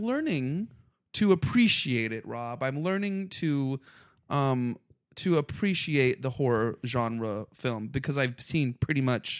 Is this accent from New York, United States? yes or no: yes; Elmira, New York, United States; And I grew up in Elmira, New York.